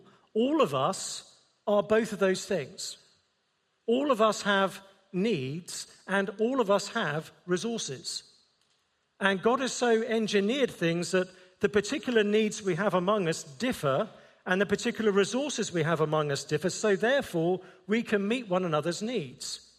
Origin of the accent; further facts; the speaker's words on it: England, United Kingdom; I'm English, most of us are English